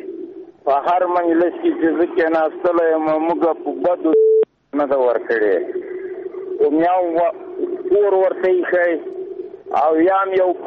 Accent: Paktia, Afghanistan; زه د پکتیا دی ولایت … یو کامی سپینګیری.

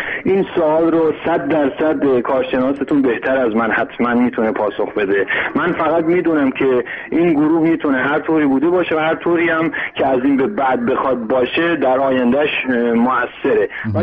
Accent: Iran; خودم یه ایرانی هستم،

